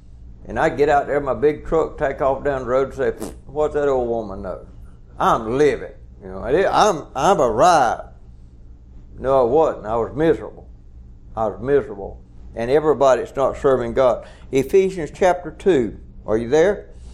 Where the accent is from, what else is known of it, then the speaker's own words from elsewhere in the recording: Georgia, United States; I stopped by there at little old Hicktown where we was raised in South Georgia.